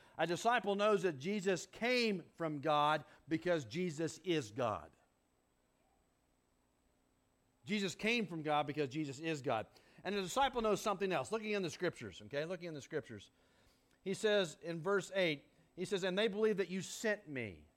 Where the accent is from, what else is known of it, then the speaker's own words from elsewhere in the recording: Leonard, Missouri, United States; Well, I'm not from Edina, and I'm not from Knox County. You see, I grew up on a farm outside of Leonard, Missouri in Shelby County.